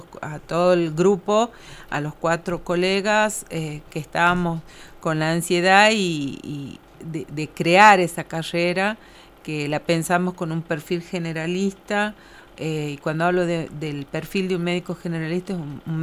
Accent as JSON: {"language": "Spanish", "town": "Belén", "region": "Catamarca", "country": "Argentina", "said": "haber vuelto a Catamarca y haber vuelto al interior durante mucho tiempo, básicamente a Belén, de donde soy oriunda"}